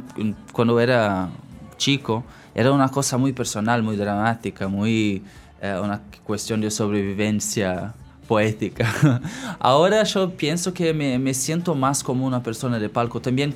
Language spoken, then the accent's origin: Spanish; Rio Grande do Sul, Brazil; Es una cosa muy interesante porque mi cultura es una cosa un poco híbrida. Nosotros tenemos una relación muy próxima con Uruguay, con Argentina